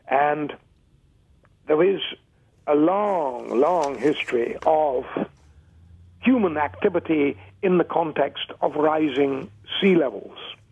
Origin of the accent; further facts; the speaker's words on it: England, United Kingdom; now in Santa Barbara, United States; I'm an Englishman and I like cooler temperatures. That's just why I live in Santa Barbara.